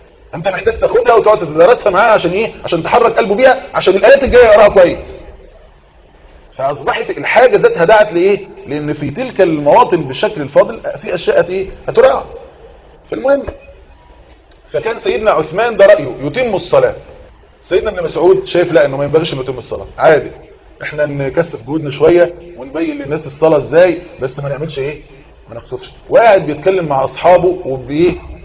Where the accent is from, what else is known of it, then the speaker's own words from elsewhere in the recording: Egypt; احنا مثلا كمصريين